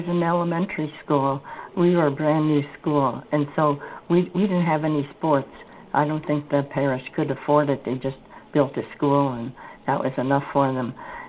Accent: San Francisco, California, United States; born there

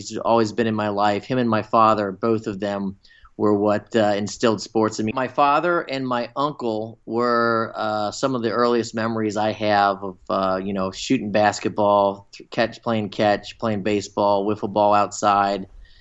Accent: Cincinnati, Ohio, United States; I grew up in Cincinnati, Ohio, which is, as you know, was the first professional baseball team ever, the Cincinnati Redlegs.

